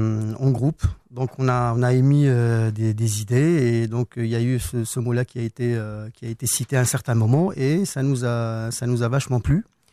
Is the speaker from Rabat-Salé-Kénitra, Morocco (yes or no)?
no; Tétouan, Tanger-Tetouan-Al Hoceima, Morocco; suis originaire de Tétouan.